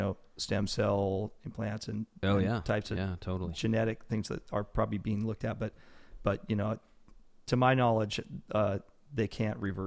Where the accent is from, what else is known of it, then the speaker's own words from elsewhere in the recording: Renton, Washington, United States; I grew up in Renton.